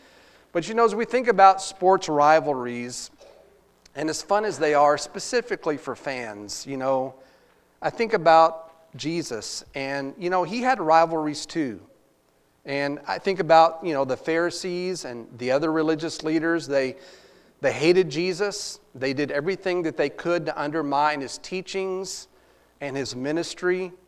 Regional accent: Texas, United States; For me, growing up in Texas, Cowboys versus Eagles.

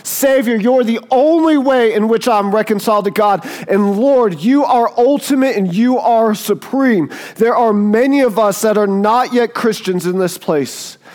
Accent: the South, United States; I'm kind of redneck, right? I'm from the South and I like to hunt and do that kind of thing.

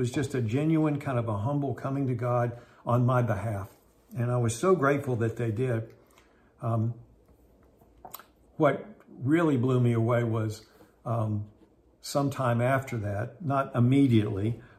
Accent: West Virginia, United States; When I was growing up in West Virginia, there was a time in my life where I developed very serious allergies.

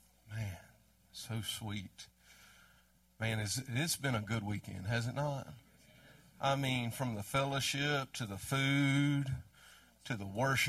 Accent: Mississippi, United States; I am from Mississippi.

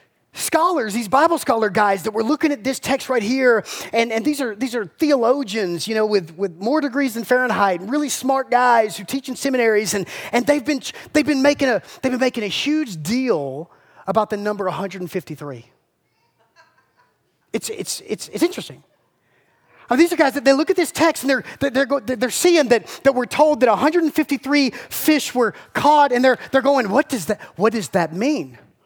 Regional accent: Georgia, United States; I'm from South Georgia. I have known some hicks in my life.

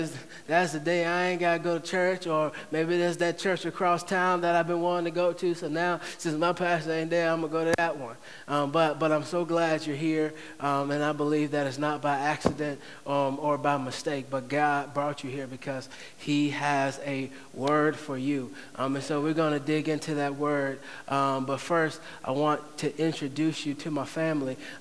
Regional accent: Franklin, Virginia, United States; We grew up in Franklin, Virginia, which is right down the road

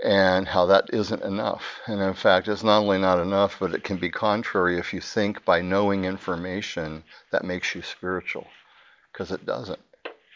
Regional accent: Portland, Oregon, United States; When I grew up in Portland, it was people complained about the rain

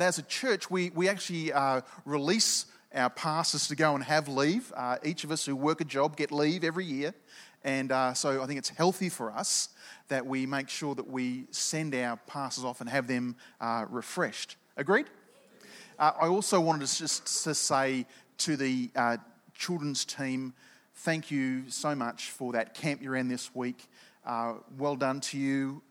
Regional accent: Perth, Western Australia, Australia; I'm actually from Perth. I grew up in Perth and I just happen to be on West Coast.

